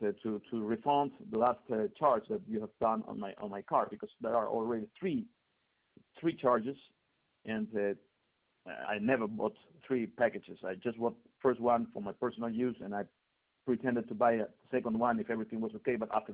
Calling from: Lima, Peru; first language Spanish; English is a second language; I'm calling from Lima, Peru. So my language is Spanish. So please be patient about my poor English.

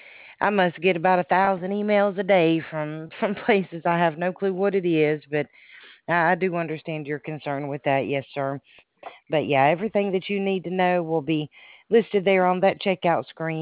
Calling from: Alabama, United States; And no, sir, I'm in Alabama.

